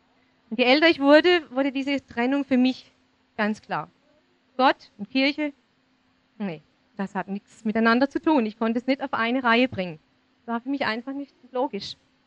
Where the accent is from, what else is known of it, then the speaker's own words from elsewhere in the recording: Todtnau, Baden-Württemberg, Germany; Ich bin in Todtnau aufgewachsen. Meine Eltern sind auch von dort. Also ich bin so richtig echt Schwarzwald-Meidli.